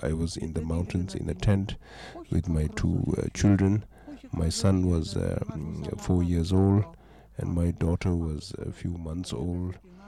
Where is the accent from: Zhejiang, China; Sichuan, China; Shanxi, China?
Sichuan, China; Kanze; also born or lived in Nyarong; I was born in Nyarong, but most of the time I grew up in another town called Kanze.